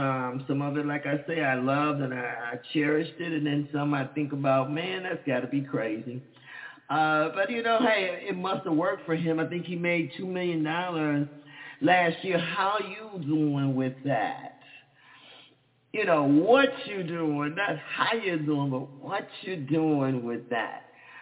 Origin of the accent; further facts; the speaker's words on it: Dallas, Texas, United States; as growing up in Dallas, we still learned how to be ballers, shot callers.